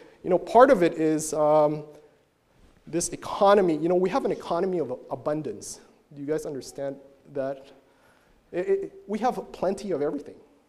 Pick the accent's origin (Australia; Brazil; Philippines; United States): Philippines; growing up in the Philippines was when I think I was 8 or 9, going to a church in a small town outside the main city. Bacolod City was the main city in an island that's the capital of our province.